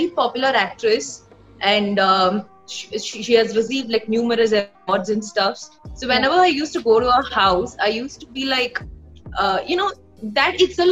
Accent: Vaikom, Kerala, India; But then I was performing at my hometown, Vaikim, and one of the producers spotted me

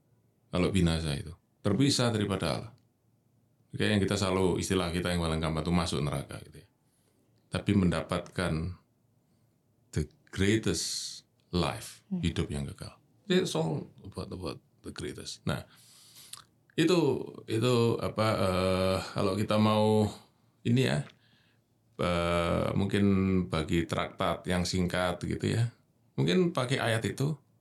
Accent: Jember, East Java, Indonesia; also born or lived in Bojonegoro / Surabaya; saya orang Jawa Timur, oke. Lahir Bojonegoro, besar di Jember, kuliah di Surabaya gitu.

